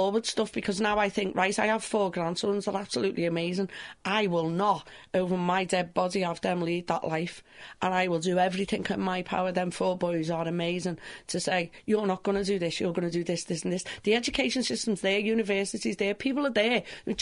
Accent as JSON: {"language": "English", "town": "Liverpool", "region": "North West England", "country": "United Kingdom", "accent": "Scouse", "lives_now": "York, United Kingdom", "said": "Oh, yeah, I am from Liverpool, not from York."}